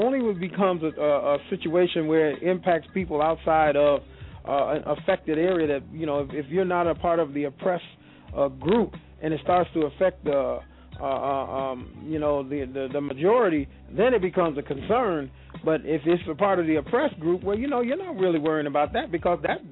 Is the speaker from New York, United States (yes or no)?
yes; Buffalo, New York, United States; also born or lived in Mississippi; I grew up in Buffalo, New York, but I also spent time from about 2.5 to 8 years old and living in Mississippi in the Delta.